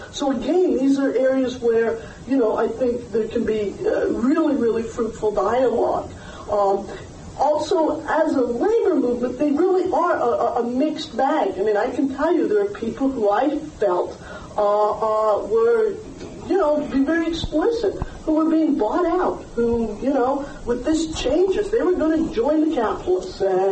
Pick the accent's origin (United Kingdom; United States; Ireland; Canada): Canada; the joke about, as a Canadian, we used to say